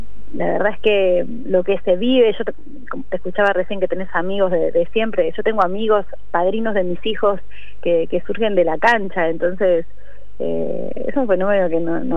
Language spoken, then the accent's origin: Spanish; La Matanza, Buenos Aires Province, Argentina; en este caso de La Matanza, donde yo nací, donde yo me crié